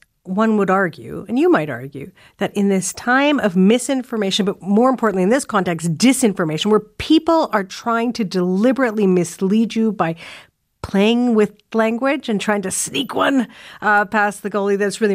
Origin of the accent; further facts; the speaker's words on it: Saskatchewan, Canada; moved away as an adult; also born or lived in Ontario; I'm from Saskatchewan. And I grew up there and lived there for the first 22 years of my life.